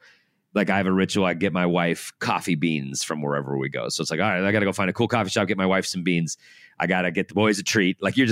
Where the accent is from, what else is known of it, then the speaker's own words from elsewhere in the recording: Denver, Colorado, United States; Yeah, I'm born and raised in Denver. I lived a bunch of other places, but I kept coming back.